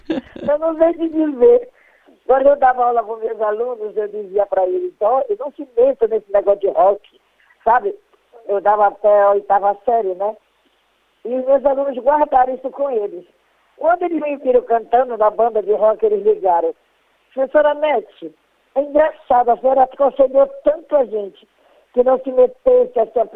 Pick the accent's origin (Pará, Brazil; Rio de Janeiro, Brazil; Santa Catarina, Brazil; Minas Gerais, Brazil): Pará, Brazil; Belém; Eu era criada, me criei aqui em Belém, com a minha avó, com meus tios pra cá.